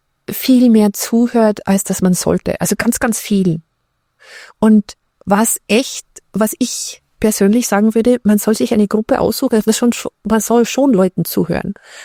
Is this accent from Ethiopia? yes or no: no; Austria; accent: Austrian; ich muss nur aufpassen, dass ich meinen österreichischen Akzent nicht verliere, weil der ist charming